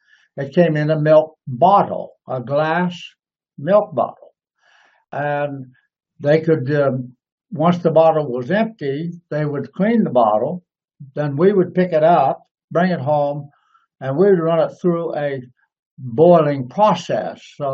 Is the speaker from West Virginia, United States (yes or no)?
yes; West Virginia, United States; when I went in, I thought I would stay right in my home state of West Virginia, that I wouldn't go anywhere else.